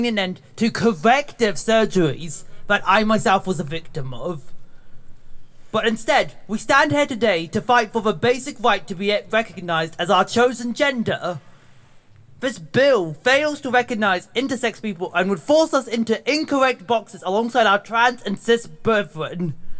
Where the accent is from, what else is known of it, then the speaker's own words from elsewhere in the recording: South Island, New Zealand; and I come from the South Island.